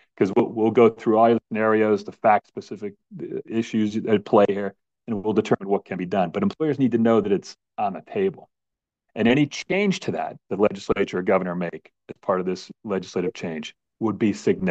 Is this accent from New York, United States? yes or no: yes; New York, United States; You know, again, I come from Western New York.